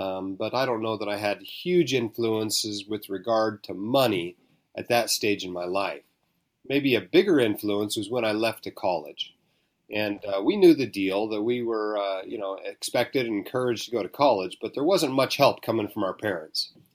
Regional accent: Anchorage, Alaska, United States; Well, I actually grew up in Alaska. In Anchorage. I spent the first 18 years of my life there, almost never left the state.

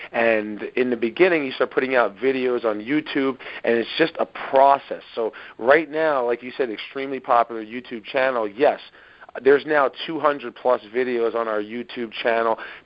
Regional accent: Bayonne, New Jersey, United States; So I'm originally from Bayonne, New Jersey, and I've lived here all my life, and I basically harbor everything about the New Jersey mind flow of dedication, hard work, and perseverance.

